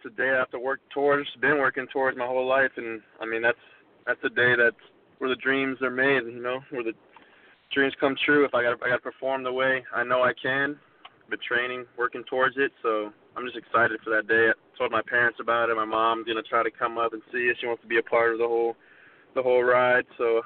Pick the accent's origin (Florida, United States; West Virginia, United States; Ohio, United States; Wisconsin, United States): Florida, United States; Miami; I'm from Miami, Florida, so I gotta have the Miami skyline painted on the cleats. This is something I hold tight to me, the Miami culture